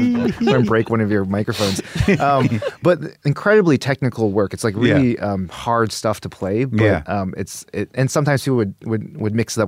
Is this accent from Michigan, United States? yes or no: no; Westborough, Massachusetts, United States; Right outside of Worcester.